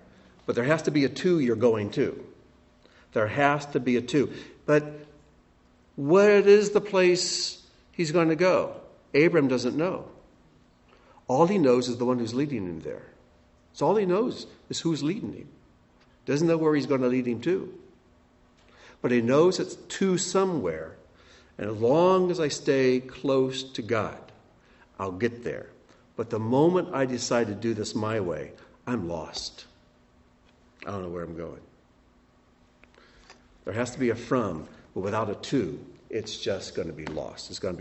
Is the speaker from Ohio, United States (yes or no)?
yes; Ohio, United States; Now, I was born and raised in Ohio.